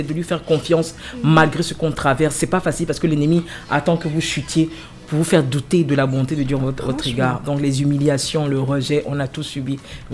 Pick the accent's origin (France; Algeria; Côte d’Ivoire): Côte d’Ivoire; moved away; j'étais à Londres comme tout le monde. J'ai quitté la Côte d'Ivoire quoi, il y a 23 ans, 2002. On a eu la chance, on est rentré en août et puis après la guerre a explosé, on est resté ici.